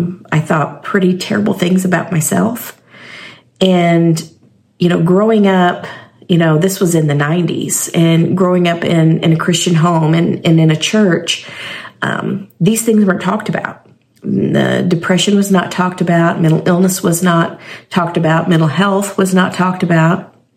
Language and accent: English; Fredericktown, United States; I was growing up in Fredericktown. On a big cattle farm with my mom, my dad, and my two sisters.